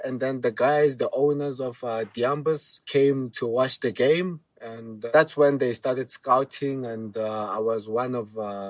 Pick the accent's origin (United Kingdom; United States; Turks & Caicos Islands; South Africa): South Africa; Tembisa, Gauteng; I was born in Johannesburg, Tembisa. That's where I grew up, and I played football there